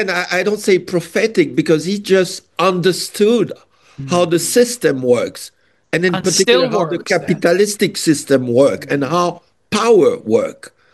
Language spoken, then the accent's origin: English; Haiti; also born or lived in Congo; coming from Haiti, I know what a dictatorship is.